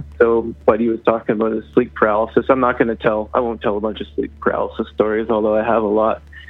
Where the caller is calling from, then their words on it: Smithers, British Columbia, Canada; from Smithers.